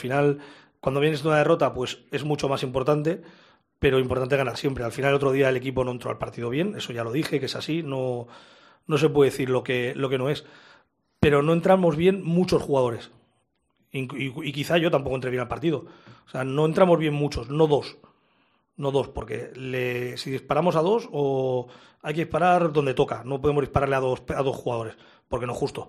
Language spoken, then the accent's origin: Spanish; Spain; desde que soy entrenador español